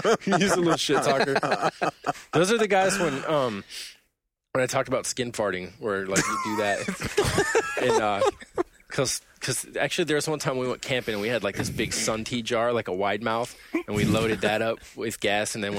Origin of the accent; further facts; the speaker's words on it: Lakeside, California, United States; Lakeside, California. I grew up in quite a few places, but this is all in Lakeside. It's like east.